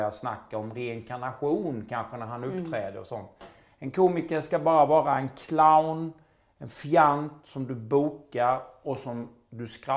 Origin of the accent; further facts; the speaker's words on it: Halmstad, Halland County, Sweden; När jag går på gatorna i Halmstad så riktigt kan jag se hur en del människor tycker illa om mig.